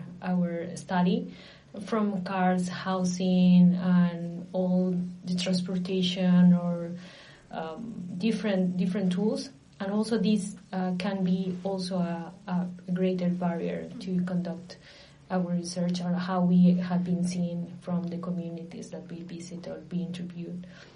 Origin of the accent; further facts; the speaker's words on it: Lima, Peru; English is a second language; I'm from Peru, but I'm from the capital of my country, and I have been working in a different area in the interior of Peru.